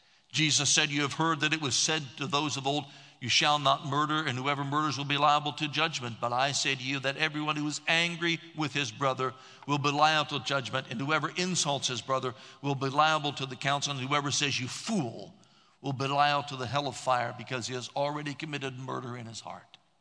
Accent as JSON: {"language": "English", "town": "Columbus", "region": "Ohio", "country": "United States", "tie": "born or raised there", "said": "when I was a little boy growing up in Columbus, Ohio."}